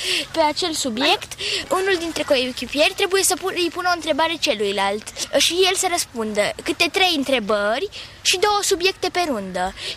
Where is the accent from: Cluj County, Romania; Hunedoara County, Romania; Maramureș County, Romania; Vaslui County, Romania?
Hunedoara County, Romania; Petroșani; Noi venim din Hunedoara, județul Hunedoara, orașul Petroșani.